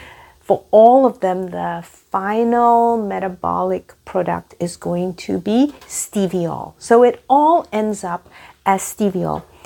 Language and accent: English; Singapore; growing up in Singapore